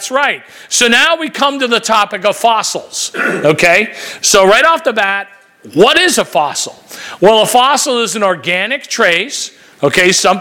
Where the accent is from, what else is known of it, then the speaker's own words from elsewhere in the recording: Cuttyhunk Island, Massachusetts, United States; I grew up on Cutty Hunk Island off the coast of Massachusetts near Martha's Vineyard in a family of fishermen.